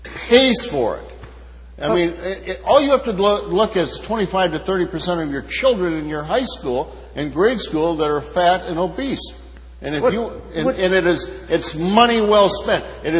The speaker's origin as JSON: {"language": "English", "region": "Wisconsin", "country": "United States", "said": "I come from Wisconsin, where every meal is better with beer, brats, cheese, and cream."}